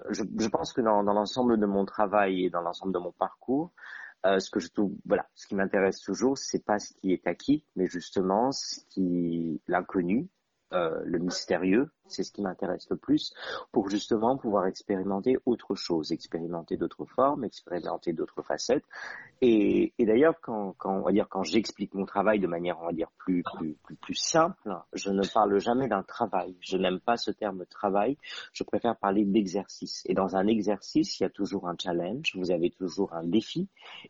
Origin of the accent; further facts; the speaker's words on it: Madagascar; born there; Ça reste ma terre natale et c'est un territoire, effectivement, un territoire et j'ai beaucoup d'attachements avec ce territoire.